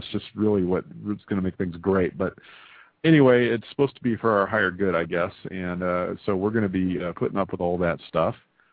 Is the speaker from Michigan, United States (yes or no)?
no; El Paso, Texas, United States; born there; I was born in the south, you know. I was born as far west to south as you can get. I was born in El Paso, Texas, and I am very proud of that.